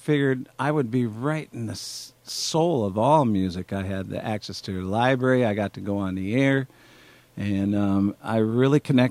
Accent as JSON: {"language": "English", "region": "Minnesota", "country": "United States", "also_born_or_lived": "California", "said": "I'm from Minnesota originally."}